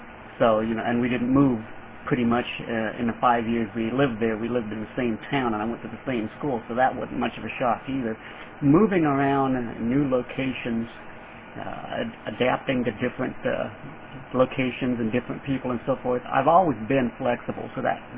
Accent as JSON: {"language": "English", "region": "Iowa", "country": "United States", "tie": "born or raised there", "also_born_or_lived": "Florida", "said": "that's why I was born in Florida. He was in the, you know, at the Air Force, and he was stationed out of Eglin Air Force Base in Florida. But my mom and him both came from Iowa, so after he left the service, then they moved back to Iowa."}